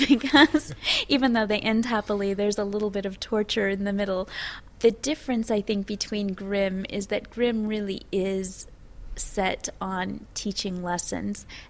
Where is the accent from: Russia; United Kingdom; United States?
United States; Texas; I heard Czech spoken at home. My parents learned English in school. I grew up in Texas.